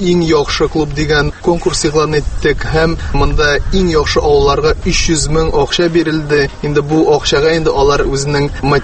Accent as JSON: {"language": "Tatar", "town": "Aznakayevo", "region": "Tatarstan", "country": "Russia", "tie": "born or raised there", "said": "Азнакай минем туган ягым, мин үзем сәхнә артында үскән кеше."}